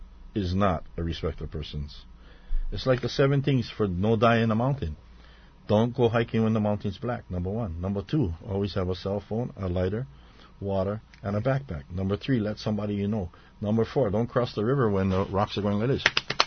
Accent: Florida, United States; And I'm from Florida.

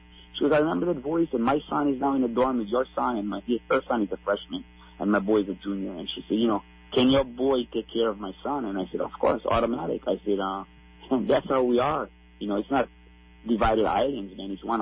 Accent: Pakala, Hawaii, United States; So a small time plantation boy, something like Kilauea. I grew up in Pakala, Makaweli on the west side.

